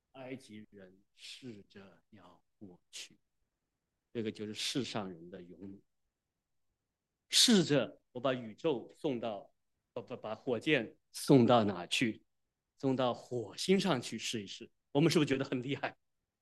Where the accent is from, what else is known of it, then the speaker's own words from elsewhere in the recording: southern China, China; 我是南方人，我是南方人。